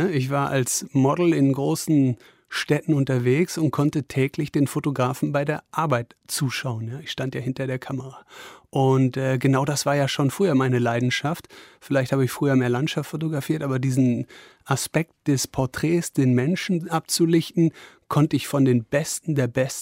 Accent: Wesel, North Rhine-Westphalia, Germany; in meiner Heimatstadt Wesel oder in der Nähe von Wesel.

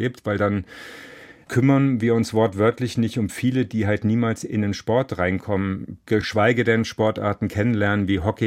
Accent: Marburg, Hesse, Germany; Beispielsweise in meinem Heimatort Marburg

